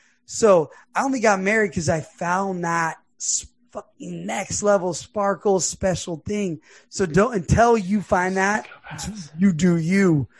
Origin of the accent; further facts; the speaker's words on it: Los Angeles, California, United States; I grew up in Los Angeles. It's a whole nother.